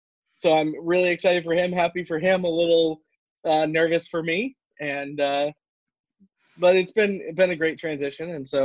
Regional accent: Connecticut, United States; But yeah, and I'm from Connecticut originally, so New England.

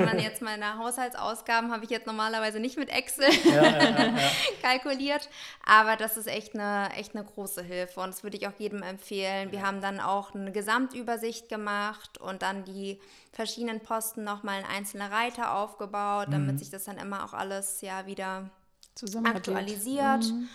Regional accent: Rhineland-Palatinate, Germany; Standesamtlich werden wir in meiner Heimat der Pfalz an der Weinstraße feiern

